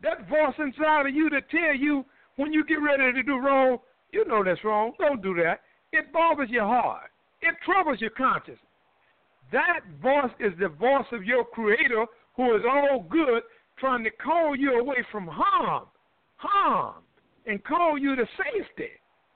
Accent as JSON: {"language": "English", "town": "Durham", "region": "North Carolina", "country": "United States", "tie": "born or raised there", "said": "I had a brother in my hometown, Durham, North Carolina, got killed about 6 days ago."}